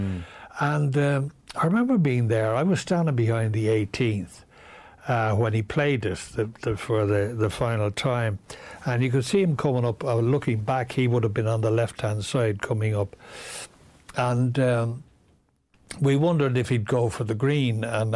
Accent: Ireland; It was one of the most memorable occasions I've ever experienced in golf, you know, as from an Irish perspective.

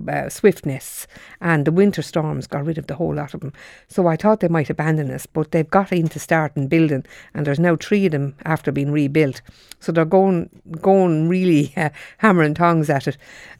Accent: County Wicklow, Ireland; now in Shanagolden, Ireland; I moved from Wicklow to Shanagolden, you know, 31 years ago, and I never heard the cuckoo in Wicklow, where I come from.

